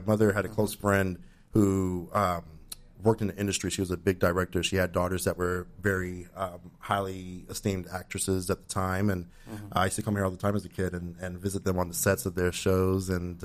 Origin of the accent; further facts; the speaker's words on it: Atlanta, Georgia, United States; I grew up in Atlanta, Georgia.